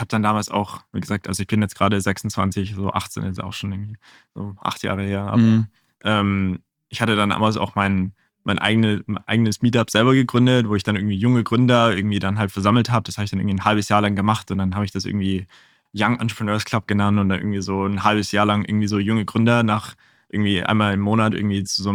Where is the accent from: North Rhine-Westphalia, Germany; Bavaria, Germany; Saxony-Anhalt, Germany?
Bavaria, Germany; Freising; Ursprünglich geboren in München oder ein bisschen so nördlich von München Richtung Freising raus. Also wirklich so eher so auf dem Land groß geworden eigentlich